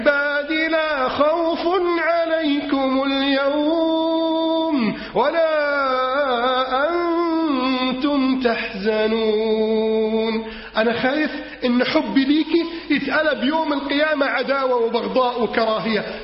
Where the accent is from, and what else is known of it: Egypt